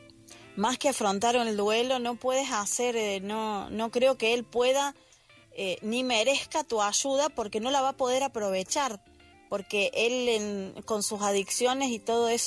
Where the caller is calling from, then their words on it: Argentina; desde Argentina